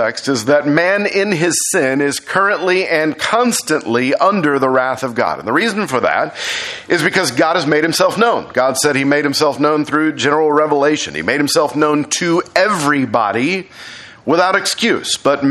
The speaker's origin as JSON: {"language": "English", "region": "Texas", "country": "United States", "said": "I'm Texan to the bone. This is like the first time I've ever seen snow."}